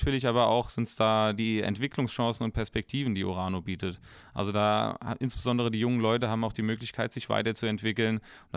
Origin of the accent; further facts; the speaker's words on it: Wallhausen, Rhineland-Palatinate, Germany; Ich persönlich komme ja auch hier direkt aus dem Kreuznacher Umland, aus Wallhausen. Und für mich war es wahnsinnig wichtig, dass ich hier auch in meiner Heimat bleiben kann.